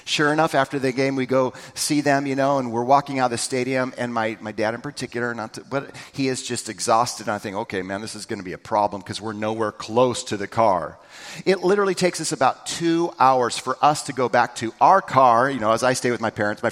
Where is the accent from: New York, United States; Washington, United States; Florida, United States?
Washington, United States; Vancouver; We drove up to Seattle I grew up in Vancouver, and we drove up to Seattle.